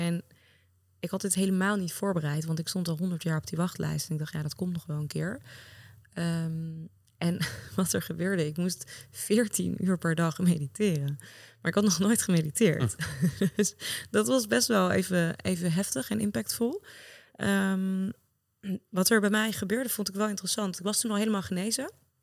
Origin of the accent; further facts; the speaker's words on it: Amsterdam, North Holland, Netherlands; now in The Hague, Netherlands; Dus ik ben bijvoorbeeld nu net verhuisd naar Den Haag. Nou, daar heb ik precies geen connecties nog. Daar ben ik nog aan het bouwen. Ik kom echt uit Amsterdam.